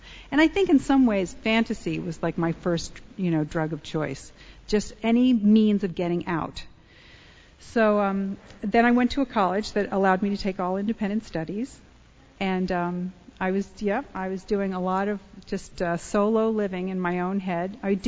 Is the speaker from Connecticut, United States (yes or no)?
yes; Connecticut, United States; I grew up in Connecticut